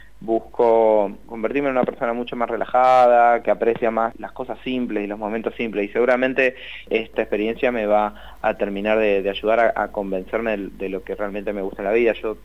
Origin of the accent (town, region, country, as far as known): Argentina